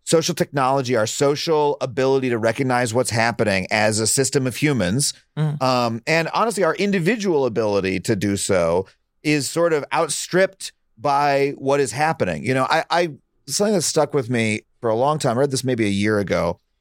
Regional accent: New York, United States; I grew up on Long Island.

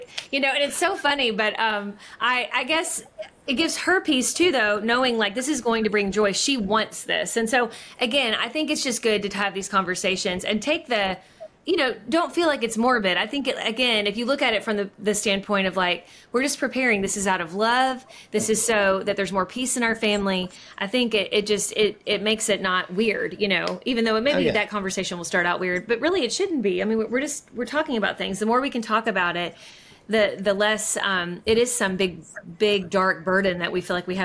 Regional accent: Kentucky, United States; now in Georgia, United States; like we live away from our home state. We're from Kentucky. We live in Georgia.

